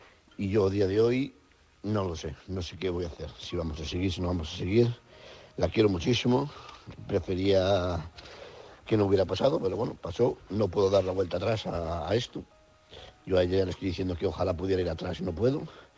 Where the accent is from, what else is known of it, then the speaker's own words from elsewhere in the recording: Madrid, Community of Madrid, Spain; Soy de Madrid y me gustaría haceros un comentario.